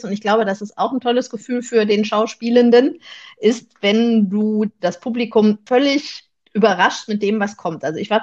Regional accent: North Rhine-Westphalia, Germany; Jetzt komme ich aus dem Ruhrgebiet

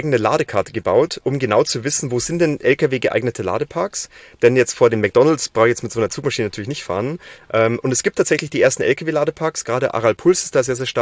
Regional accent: Bavaria, Germany

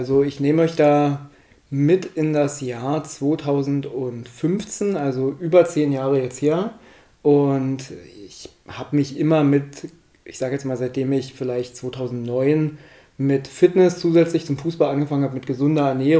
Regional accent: Lusatia, Germany; bin stolzer Lausitzer Papa und ja, bin ja eigentlich in der Lausitz schon immer verwurzelt.

